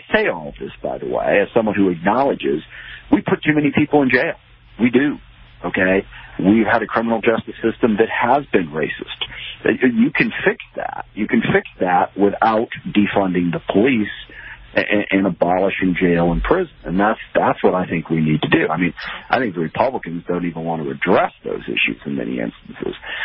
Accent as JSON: {"language": "English", "town": "SeaTac", "region": "Washington", "country": "United States", "tie": "born or raised there", "said": "I represent Federal Way, and I know a lot of people who live there for a long time, how I grew up in SeaTac."}